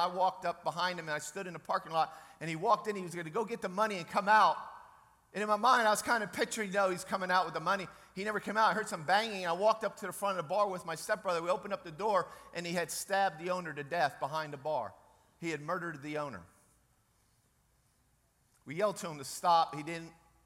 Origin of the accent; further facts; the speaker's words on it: Fort Worth, Texas, United States; I'm from Fort Worth, and I'm a blessed man.